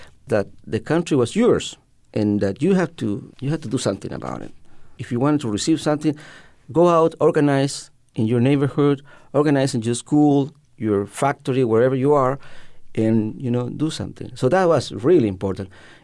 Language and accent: English; Antofagasta, Chile; English is a second language; I was living in my hometown. It's called Antofagasta, which is at the very north of Chile.